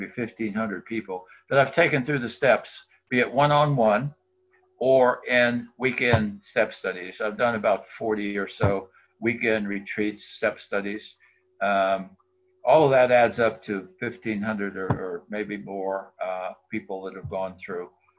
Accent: Hartford, Connecticut, United States; I'm from Connecticut, Hartford, Connecticut area.

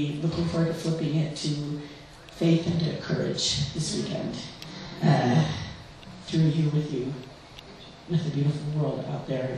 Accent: Sacramento, California, United States; I'm from Sacramento.

